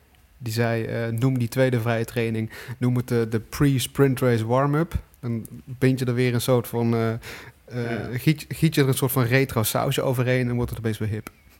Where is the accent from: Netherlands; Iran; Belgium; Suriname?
Netherlands; Limburg; Ik kan me nog herinneren dat ik als kleine jongen in Limburg naar de stockcar races in Postergold ging.